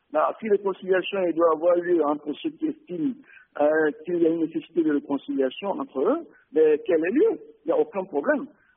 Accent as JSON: {"language": "French", "country": "Burkina Faso", "said": "Et comme tout Burkinabé, nous espérons qu'il lui sera appliqué les mêmes règles."}